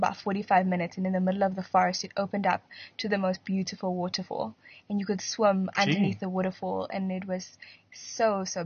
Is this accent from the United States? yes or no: no; Bulawayo, Zimbabwe; I grew up in Baloyas, and in Baloyas they speak Ndebele.